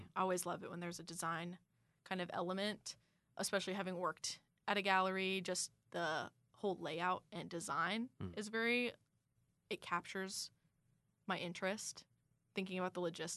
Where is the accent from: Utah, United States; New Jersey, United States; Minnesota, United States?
Minnesota, United States; Minneapolis; Growing up in Minneapolis, too, one of my favorite places is the Walker.